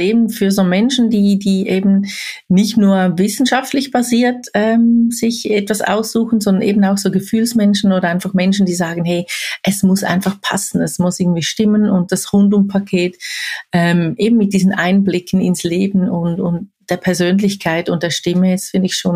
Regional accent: Switzerland; ich bin ja auch aus der Schweiz

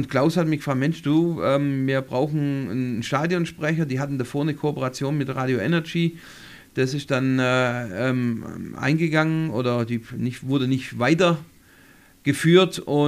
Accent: Reutlingen, Baden-Württemberg, Germany; Ich war Reutlinger.

